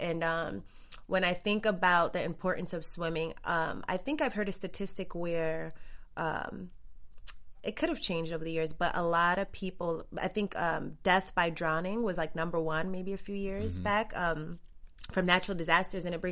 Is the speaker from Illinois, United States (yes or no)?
no; New York, United States; because I'm a New Yorker